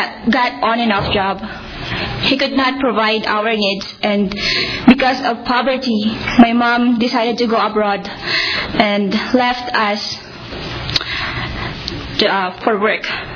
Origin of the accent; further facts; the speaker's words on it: Philippines; English is a second language; moved away as an adult; now in Canada; I was born in the Philippines and just got here in Canada a year ago to work as a caregiver.